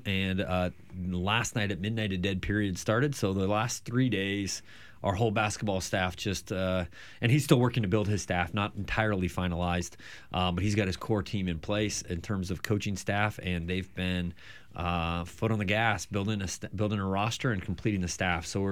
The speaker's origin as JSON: {"language": "English", "town": "Osceola", "region": "Iowa", "country": "United States", "said": "I'm from South Central Iowa in a little town called Osceola"}